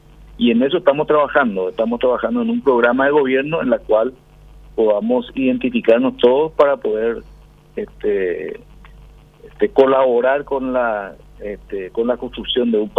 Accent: Paraguay

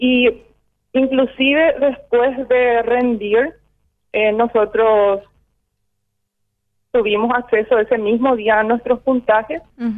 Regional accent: Caacupé, Cordillera, Paraguay; now in Asunción, Paraguay; yo soy del interior, soy de Cacupé, actualmente tengo mi registro en Asunción, tuve que dejar toda mi familia

